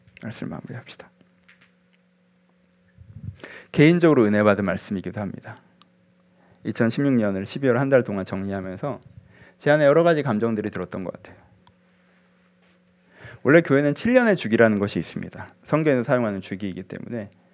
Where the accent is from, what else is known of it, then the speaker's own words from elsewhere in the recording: South Korea; 저도 한국 사람이라 그런지 전통교회 출신이라 그런지